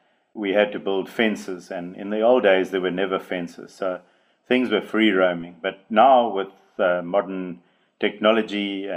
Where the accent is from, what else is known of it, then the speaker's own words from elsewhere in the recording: South Africa; Yeah, I grew up in a rural area on a farm, and we had all sorts of animals, mainly domestic animals.